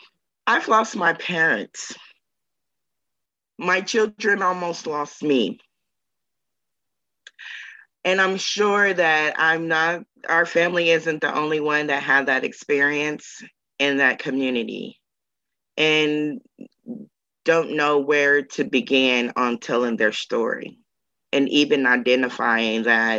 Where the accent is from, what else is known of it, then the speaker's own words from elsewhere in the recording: Indiana, United States; We're from Southern Indiana. We live by a levee.